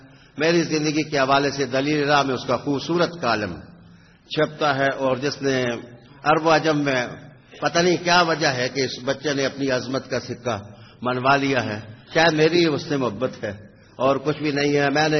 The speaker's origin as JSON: {"language": "Urdu", "town": "Thandiani", "region": "Khyber Pakhtunkhwa", "country": "Pakistan", "said": "تو میں سید زادہ ٹھڈیانی کا رہنے والا، ٹھنڈی سرزمین کا لیکن گرم سید،"}